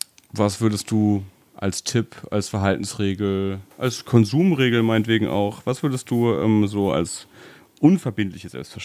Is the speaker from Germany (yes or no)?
no; Spain; Also ich bin in Spanien zum Teil aufgewachsen, habe eine sehr, sehr starke Spanienbindung